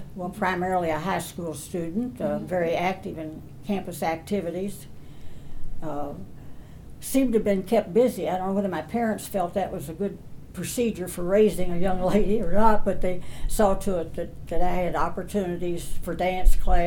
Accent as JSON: {"language": "English", "region": "Kentucky", "country": "United States", "also_born_or_lived": "Indiana", "said": "I'm a Kentuckian, but I was born in Indiana."}